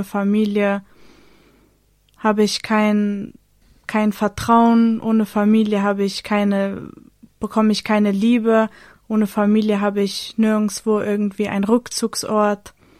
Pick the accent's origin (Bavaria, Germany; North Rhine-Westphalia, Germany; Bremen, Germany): Bremen, Germany; Ich komme aus Bremen und mache momentan eine Ausbildung als Kauffrau für Büromanagement